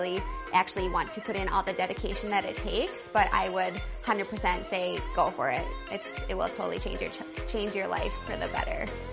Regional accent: Maple Grove, Minnesota, United States; I'm from Maple Grove, Minnesota.

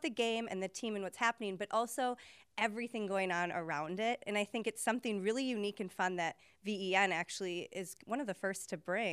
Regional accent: Wisconsin, United States; Yeah, it's true. I was born and raised in Wisconsin, you guys.

